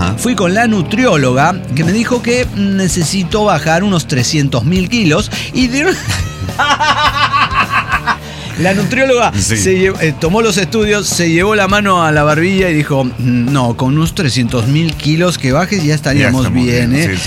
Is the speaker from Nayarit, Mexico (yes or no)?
no; Torreón, Coahuila, Mexico; Y yo empecé, soy de Torreón, soy de Torreón.